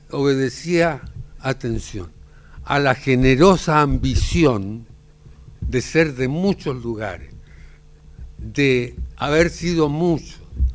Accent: Chile; born there; Un día nací en Chile.

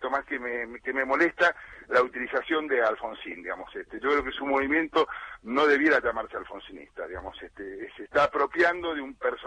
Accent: Argentina

